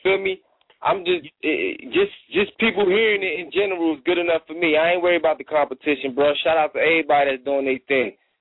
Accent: New Jersey, United States; I'm down here, Dolo. I'm from Jersey.

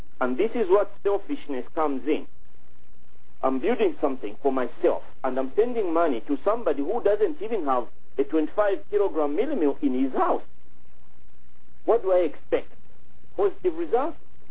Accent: Ndola, Copperbelt, Zambia; I was brought up in Indola, I went to school in Indola, and, I'm from there.

